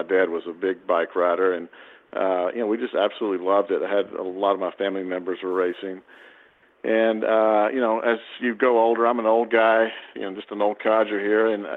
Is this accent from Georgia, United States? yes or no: yes; Georgia, United States; I'm a southern boy. I grew up in Georgia, so I'm used to the hot weather